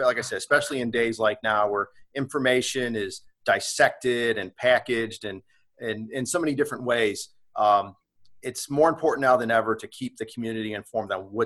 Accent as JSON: {"language": "English", "town": "Auburn", "country": "United States", "tie": "born or raised there", "said": "I was born and raised in Auburn. I'm an Auburn native, and I'm very fortunate to be working at my hometown paper."}